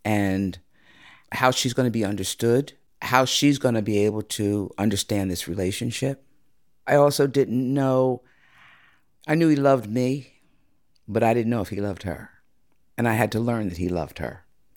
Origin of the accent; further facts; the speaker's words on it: Pleasantville, United States; When I grew up here in Pleasantville, it was a predominantly white community. And there were very few African Americans in my class.